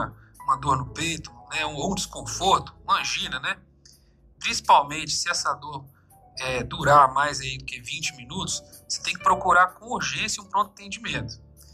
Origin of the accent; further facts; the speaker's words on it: Mutum, Minas Gerais, Brazil; also born or lived in Espírito Santo / Belo Horizonte; eu sou daqui de Mutum. Eu estudei a vida toda aqui no Dionísio Costa. Fui para o Espírito Santo fazer faculdade de medicina. Concluí meus estudos em Belo Horizonte